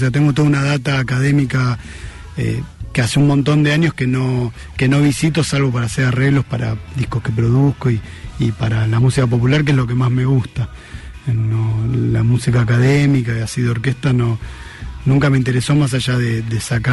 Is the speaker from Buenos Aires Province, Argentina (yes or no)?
yes; Ramos Mejía, Buenos Aires Province, Argentina; also born or lived in La Plata; now in Buenos Aires, Argentina; Nací en Capital, soy de zona oeste, siempre viví en Ramón Mejía, Edo muchos años. Después fui dando vueltas por varios lados, viví bastante en La Plata, ahora vivo en Capital hace tiempo